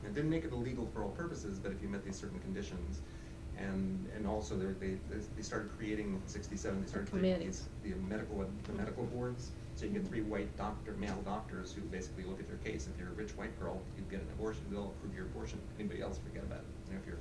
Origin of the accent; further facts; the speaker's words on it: New York, United States; I grew up in New York, and it's like everybody knew where to go